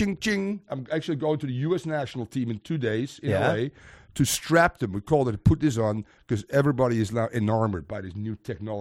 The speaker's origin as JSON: {"language": "English", "country": "Netherlands", "said": "I told him, I'm Jewish. Oh, okay. Yeah, I'm from Holland."}